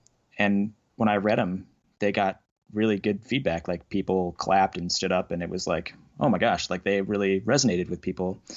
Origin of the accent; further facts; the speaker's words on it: Indiana, United States; which is where I'm from. I'm from Indiana.